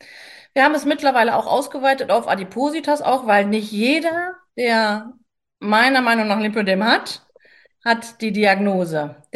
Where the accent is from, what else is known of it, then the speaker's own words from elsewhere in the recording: Paderborn, North Rhine-Westphalia, Germany; ich komme aus Paderborn, bin 47 mittlerweile